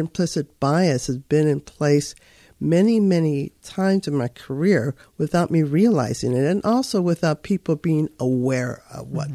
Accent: Los Angeles, California, United States; born there; Well, so I was born in East Los Angeles, and my parents were also born in California

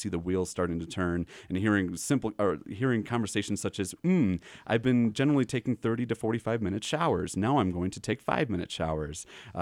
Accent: Chicago, Illinois, United States; I come from the Chicagoland area, and I was raised on meat and potatoes.

